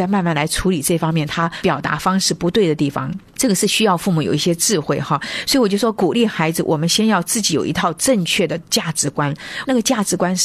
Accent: China; 是的，我们中国人也说行行出状元

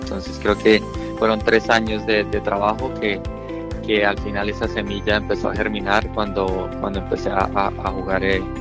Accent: Colombia; una vida pues normal de chico en Colombia, donde sabemos que la mayoría de las familias son católicas.

